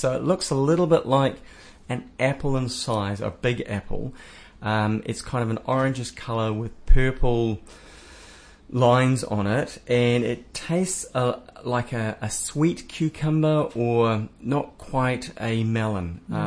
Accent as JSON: {"language": "English", "region": "Auckland", "country": "New Zealand", "tie": "born or raised there", "said": "From a guy born and bred in Auckland to being down here and almost being self-sustaining."}